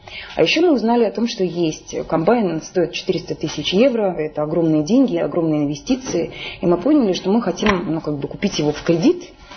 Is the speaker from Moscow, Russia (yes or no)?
no; Lipetsk, Lipetsk Oblast, Russia; also born or lived in Magadan; мы из Липецкой области, мы не родились в Липецке, мы приехали, у нас папа из Омска, мама из Молдавии, родились мы в Магадане.